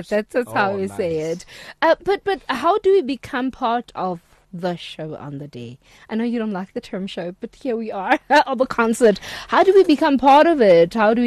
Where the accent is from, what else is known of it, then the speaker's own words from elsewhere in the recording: East London, Eastern Cape, South Africa; I'm from East London